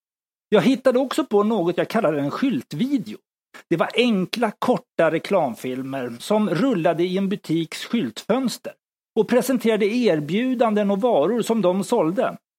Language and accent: Swedish; Stockholm, Stockholm County, Sweden; i förorten till Stockholm där jag växte upp.